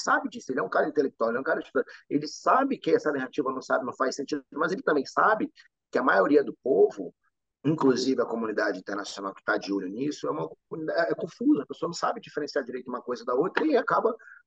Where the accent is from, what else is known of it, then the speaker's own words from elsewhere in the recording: Russia; Portuguese is a second language; now in Ukraine; eu me considero ucraniano, mas sou russo, nasci na Rússia, me criei lá, vim para cá depois, moro aqui há 20 e tantos anos.